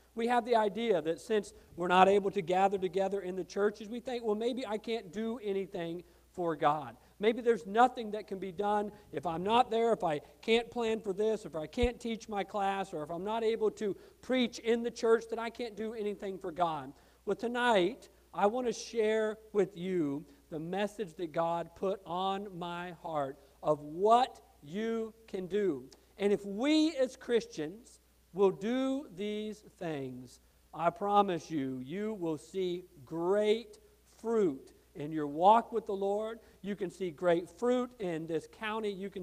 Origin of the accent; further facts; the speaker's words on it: New Mexico, United States; I am from New Mexico. I was the son of a missionary kid.